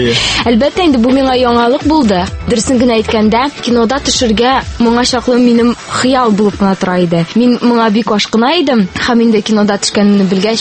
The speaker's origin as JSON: {"language": "Tatar", "town": "Kazan", "region": "Tatarstan", "country": "Russia", "tie": "born or raised there", "said": "Мин Казанда тудым, 22-нче музыкаль мәктәбен тәмамладым. Аннан Казан дәүләт мәдәният сәнгать университетына кердем укырга, эстрада бүлегенә."}